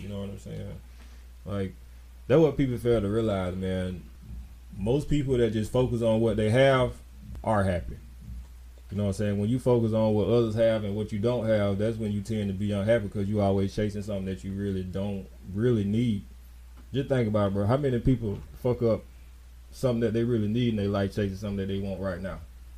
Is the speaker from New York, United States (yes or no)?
no; Columbus, Ohio, United States; In Columbus, my hometown.